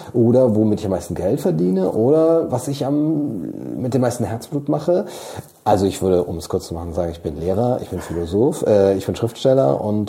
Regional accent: Cologne, North Rhine-Westphalia, Germany; ich bin in Köln geboren, aufgewachsen, zur Schule gegangen

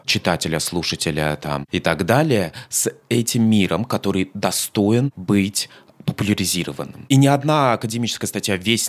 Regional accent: Moscow, Russia; А чужой я не Дима, я москвич.

